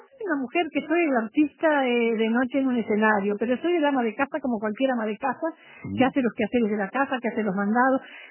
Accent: Tacuarembó, Uruguay; now in Montevideo, Uruguay; yo soy una mujer muy creyente, yo pertenezco a la Iglesia Nueva Apostólica, que desde que vine de Tacuarembó, yo fui criada en Tacuarembó en un colegio de las monjas

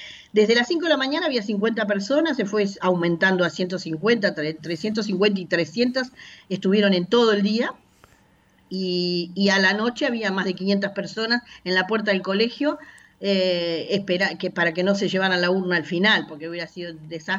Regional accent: Uruguay; siendo uruguaya y conociendo como somos los uruguayos

